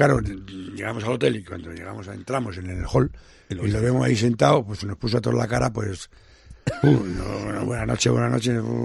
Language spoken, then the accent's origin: Spanish; Salamanca, Castile and León, Spain; Somos de Salamanca, que estamos en el hotel.